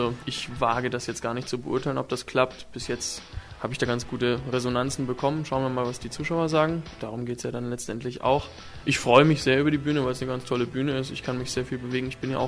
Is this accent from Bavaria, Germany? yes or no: no; Bremen, Germany; born there; also born or lived in United States / Flensburg; Ich bin in Bremen geboren, bin dann recht viel umgezogen durch die Arbeit meines Vaters, weil mein Vater bei der Bundeswehr ist oder war. Hab lange Zeit in Amerika gelebt und dann die letzten Jahre vor meinem Studium in Flensburg verbracht